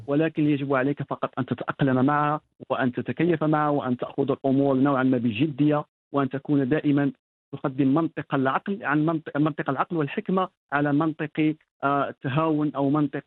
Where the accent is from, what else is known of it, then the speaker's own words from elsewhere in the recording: Asilah, Tanger-Tetouan-Al Hoceima, Morocco; وكان ذلك في مدينتي، مدينة الأصيلة